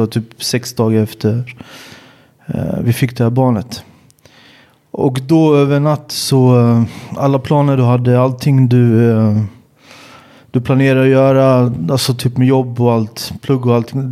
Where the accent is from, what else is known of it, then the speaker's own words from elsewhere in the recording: Sweden; För att jag är ju uppvuxen i Sverige, jag har ju en svensk akademisk bakgrund, jag tänker som en svensk.